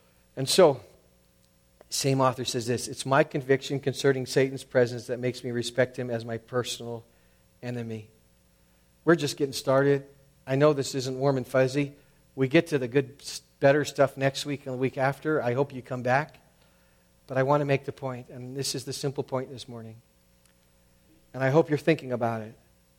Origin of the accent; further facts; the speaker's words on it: United States; And as an American Christian, I can tell you emphatically, much has been given to you.